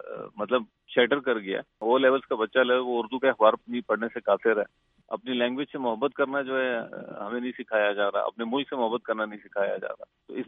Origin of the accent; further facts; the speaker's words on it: Quetta, Balochistan, Pakistan; born there; تین بھائی اور تین بہنیں ہیں, یوسف زئی ٹرائب سے ہم تعلق رکھتے ہیں, اور جو اب میری ویسے پیدائش تو کوئٹہ کی ہے لیکن لائک ہم کے پی کے سے بلانگ کرتے ہیں